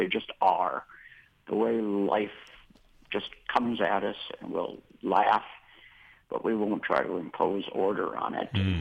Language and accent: English; Minnesota, United States; born or raised there; now in Texas, United States